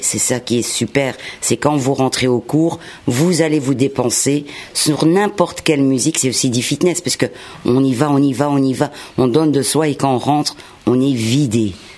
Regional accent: Belgium; now in France; Oui, j'ai grandi en Belgique. J'ai immigré là, enfin immigré. Disons que mon père est un ancien footballeur marocain qui a été recruté par une équipe néerlandophone en Belgique. Il a joué là-bas et on l'a suivi tout simplement.

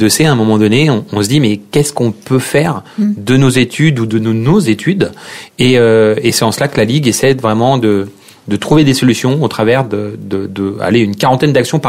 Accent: Herblay, Île-de-France, France; Bah moi je suis valdoisien, j'ai grandi à Herblay, maintenant j'habite en Dilly

